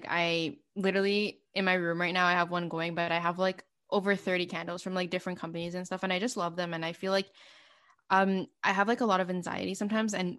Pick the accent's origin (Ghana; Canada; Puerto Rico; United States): Canada; being Canadian